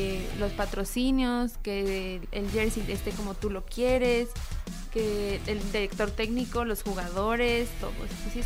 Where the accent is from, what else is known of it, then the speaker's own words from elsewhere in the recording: Mexico; O sea, somos puros mexicanos, los jugadores son mexicanos y se va a jugar también en México.